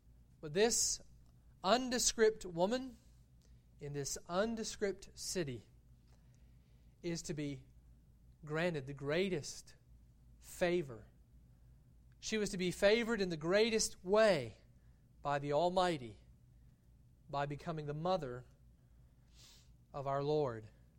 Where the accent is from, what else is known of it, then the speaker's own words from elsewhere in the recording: Nahana, Georgia, United States; I remember as a boy growing up in South Georgia, in our county, we lived in Nahana. In fact, we lived on the highway, on the main highway running through east-west, through Nahana. Nahana was the county seat.